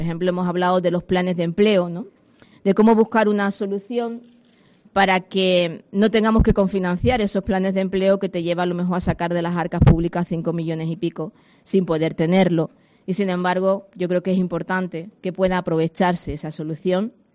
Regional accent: Jerez, Andalusia, Spain; yo lo soy de Jerez

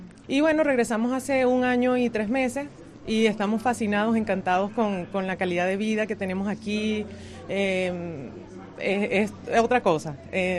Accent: Venezuela; now in Spain; soy de Venezuela. Bueno, mitad Venezuela, mitad gallega, porque mi padre nació en Vigo, él se fue de acá a los 14 años

